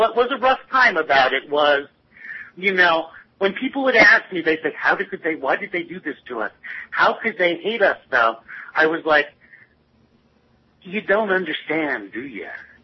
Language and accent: English; New York, United States; and then we come to 9/11, which, as a New Yorker, is for me really difficult because I have such mixed feelings.